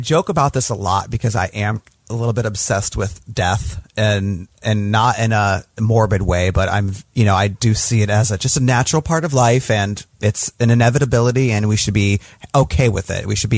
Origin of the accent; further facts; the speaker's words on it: United States; and I'm so American because, you know, we're just like, why bother? We don't need to leave.